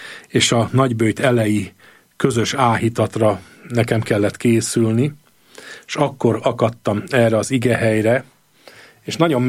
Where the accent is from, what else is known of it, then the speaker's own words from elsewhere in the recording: Great Hungarian Plain, Hungary; Egyrészt nagyon izgatott a szűkebb, illetve tágabb szülőföldem, tehát az Alföld pásztorvilága. De aztán elindultam Erdélybe 20 éves fejjel.